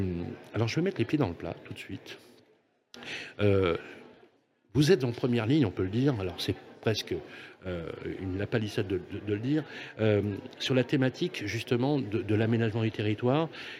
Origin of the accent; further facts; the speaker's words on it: Lyon, Auvergne-Rhône-Alpes, France; et je suis lyonnais